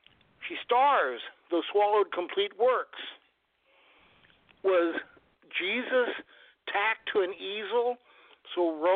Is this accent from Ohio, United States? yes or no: yes; Germantown, Ohio, United States; also born or lived in Farmersville; Well, I hail from Germantown, Ohio. That's a small town near Dayton. And when I was in sixth grade in school, I moved to an even smaller town 4 miles away. It's called Farmersville, a very descriptive name for the community.